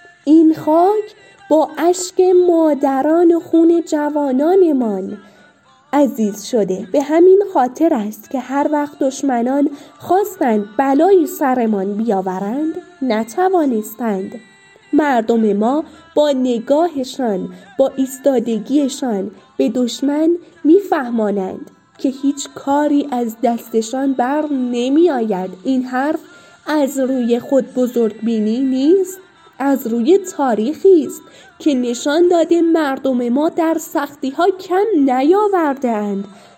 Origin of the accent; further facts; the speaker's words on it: Iran; ما ایرانی هستیم و ایران همیشه سربلند